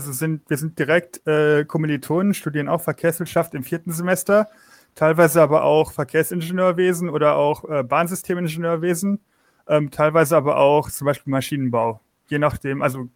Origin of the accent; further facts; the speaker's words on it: Rhineland-Palatinate, Germany; Ich bin zwar relativ weit weg, also ich komme aus Rheinland-Pfalz